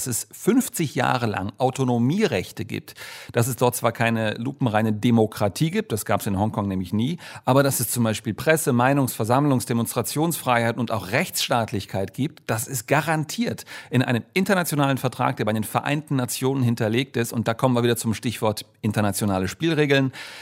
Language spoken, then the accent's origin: German; Germany; nee, ich komme aus Deutschland.